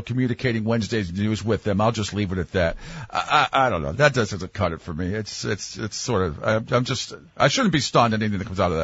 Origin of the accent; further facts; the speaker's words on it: Rhode Island, United States; and I knew Dave from when I was a little kid growing up in Rhode Island.